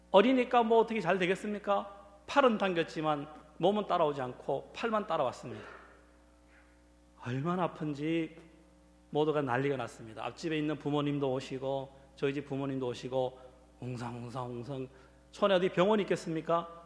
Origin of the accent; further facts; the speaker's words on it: North Gyeongsang, South Korea; 제가 태어난 곳은 경상북도 금능군 부항면 파천리 산골입니다.